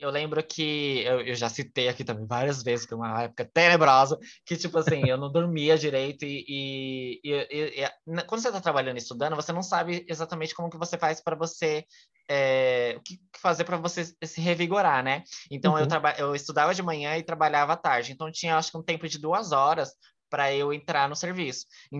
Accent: São Paulo, Brazil; a gente mora numa cidade que é muito barulhenta, aqui, tipo, por mais que não seja o centro, eu moro na Zona Leste, né, sou de Itaquera, ZL

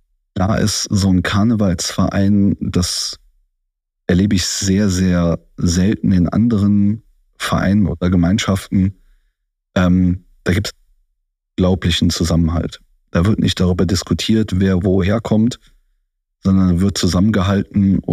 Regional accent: Cologne, North Rhine-Westphalia, Germany; Ich bin im Prinzip in Köln groß geworden. Bin in Köln aufgewachsen. Seit ich denken kann, bin ich Kölner. Kann Kölsch sprechen. Bin auch mit der kölschen Sprache auch aufgewachsen. Meine Großeltern haben Kölsch gesprochen.

